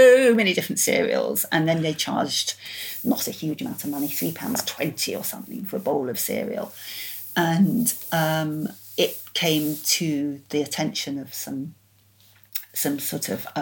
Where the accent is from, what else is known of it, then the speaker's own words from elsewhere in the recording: Yorkshire and the Humber, United Kingdom; I grew up in Yorkshire, actually.